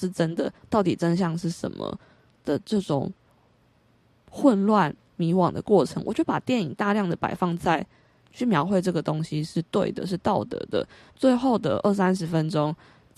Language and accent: Chinese; Taiwan; 台湾属于我，我是台湾人